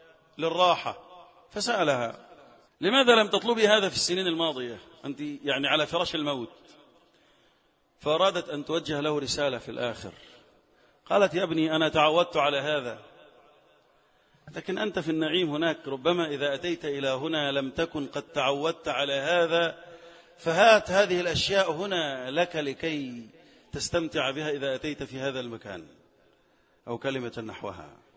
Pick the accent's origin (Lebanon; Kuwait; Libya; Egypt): Egypt